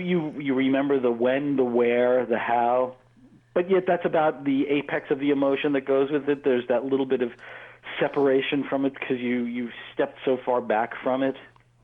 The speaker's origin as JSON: {"language": "English", "town": "Staten Island", "region": "New York", "country": "United States", "tie": "born or raised there", "said": "in the town that I grew up in on Staten Island, Eltingville, we had a twin cinema."}